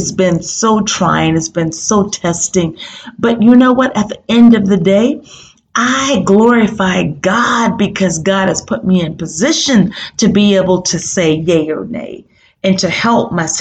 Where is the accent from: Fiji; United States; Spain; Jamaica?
United States; New Orleans, Louisiana; I am from New Orleans and I can understand my entire family was displaced from Hurricane Katrina.